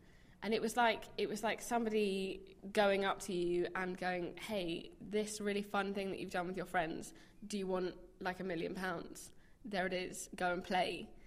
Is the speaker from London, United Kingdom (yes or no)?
yes; London, United Kingdom; I grew up in London